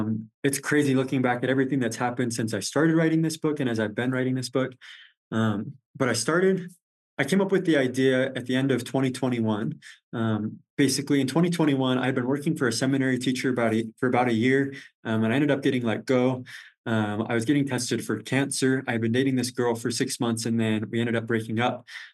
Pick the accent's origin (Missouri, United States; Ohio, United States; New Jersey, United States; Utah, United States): Utah, United States; also born or lived in Florida / Texas; So I was born in Utah. When I was young, we moved to Florida and Texas, but I mean, ultimately came back to Utah. I graduated from Clearfield High in 2018. So I'm 23 years old.